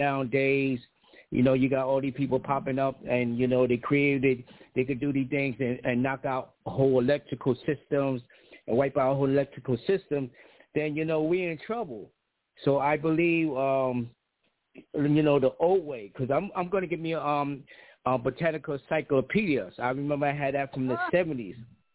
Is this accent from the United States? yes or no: yes; New York, United States; I'm from New York.